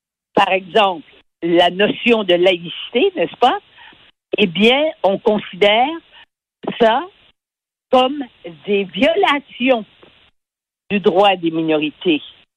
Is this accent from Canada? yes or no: yes; Montreal, Quebec, Canada; C'est facile quand on est Montréalais et qu'on l'a vu depuis l'enfance.